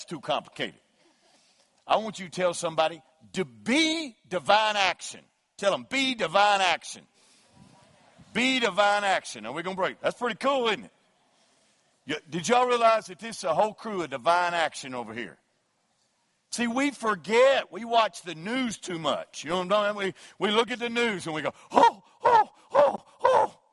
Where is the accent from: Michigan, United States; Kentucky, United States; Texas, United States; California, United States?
Kentucky, United States; and we're from Kentucky. So this is the way we do it.